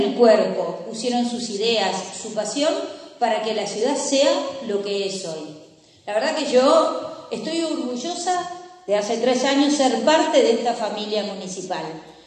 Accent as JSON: {"language": "Spanish", "region": "Neuquén", "country": "Argentina", "said": "Yo soy neuquina. Nací en el Castro Rendón, vivo acá en la ciudad, la recorro todos los días"}